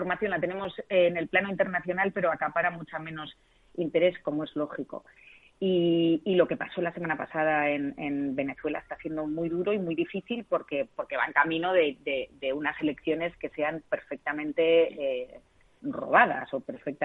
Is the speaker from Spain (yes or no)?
yes; Spain; siendo española